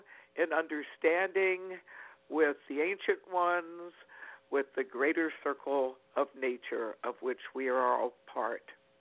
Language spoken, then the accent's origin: English; Virginia, United States; born there; I was born in Virginia in 1949, and as a young child, I felt a strong affinity to nature and the magic of nature.